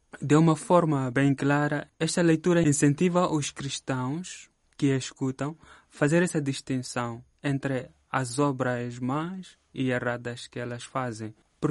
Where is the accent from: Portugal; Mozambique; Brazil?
Mozambique; estamos em Moçambique, que é o meu país de onde eu venho.